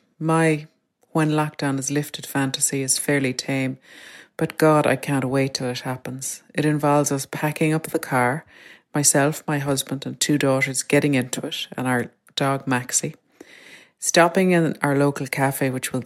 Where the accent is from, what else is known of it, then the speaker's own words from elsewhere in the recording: Bantry, Munster, Ireland; from there, we'll drive on to Bantry, which is my hometown. And I just can't wait for that moment when we turn the corner and we'll see Bantry Bay and the sea stretched out before us.